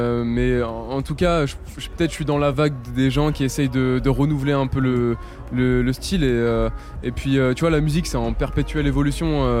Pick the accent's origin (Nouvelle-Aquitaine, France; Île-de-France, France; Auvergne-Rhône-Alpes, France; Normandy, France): Normandy, France; Rouen; je me suis installé à Rouen dans ma ville natale